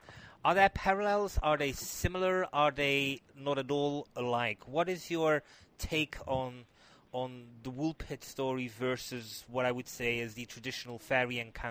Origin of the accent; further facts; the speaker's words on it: Flanders, Belgium; English is a second language; I grew up in Flanders.